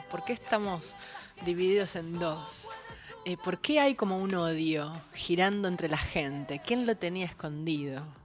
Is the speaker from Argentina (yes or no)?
yes; Argentina; Soy muy argentina.